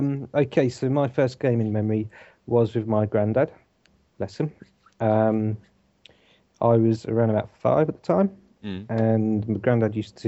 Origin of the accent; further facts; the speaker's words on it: East of England, United Kingdom; I was from Norfolk.